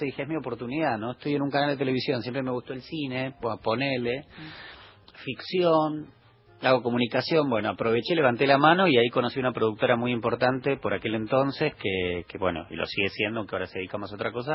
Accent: Pergamino, Buenos Aires Province, Argentina; now in Buenos Aires, Argentina; Yo nací en Pergamino, soy de allá.

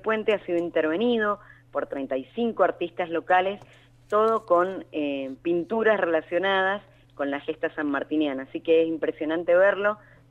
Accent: Bahía Blanca, Buenos Aires Province, Argentina; now in Mendoza, Argentina; No, yo soy bahiense, soy pero me siento mendocina.

